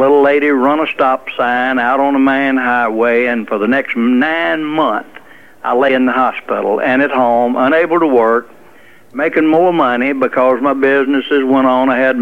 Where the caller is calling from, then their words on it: Monroe, Louisiana, United States; From Monroe, Louisiana.